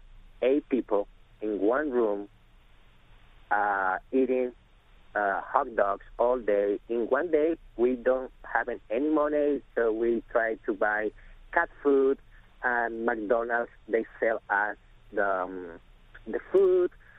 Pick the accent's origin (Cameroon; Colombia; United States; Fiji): Colombia; English is a second language; I'm from Colombia.